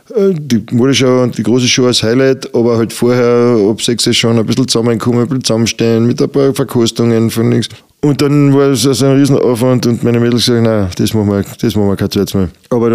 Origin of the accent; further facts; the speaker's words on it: Carinthia, Austria; wie viele hunderte Nächtigungen bei uns in Kärnten, die extra herfahren